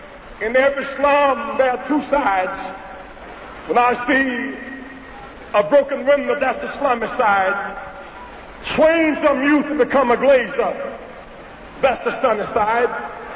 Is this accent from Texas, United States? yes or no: no; Greenville, South Carolina, United States; Now, as a child growing up in Greenville, South Carolina, Reverend Sample used to preach ever so often a sermon relating to Jesus